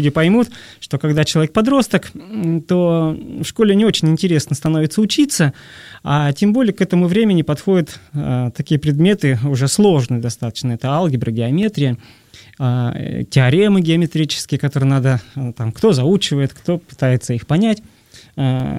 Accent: Trans-Urals, Russia; now in Moscow, Russia; И я, приехав из Зауралья, сдал документы, сдал экзамены все

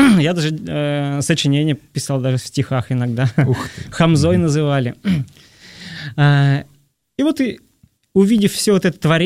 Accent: Trans-Urals, Russia; now in Moscow, Russia; И я, приехав из Зауралья, сдал документы, сдал экзамены все

